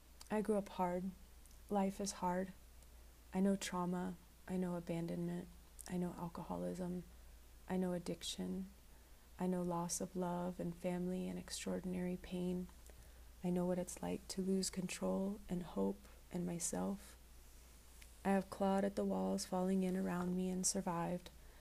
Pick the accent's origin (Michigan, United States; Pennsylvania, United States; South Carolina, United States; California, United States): California, United States; Inglewood; born there; I was born in Inglewood to biracial parents. My father is Chimwavy and my mother is a California girl.